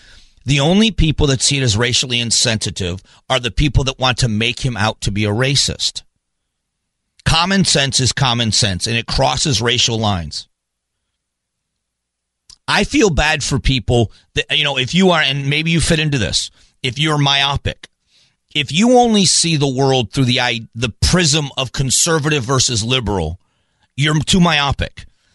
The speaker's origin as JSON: {"language": "English", "town": "Fort Myers", "region": "Florida", "country": "United States", "tie": "born or raised there", "said": "I grew up in the South. I'm broadcasting from my hometown. I'm in Fort Myers, Florida."}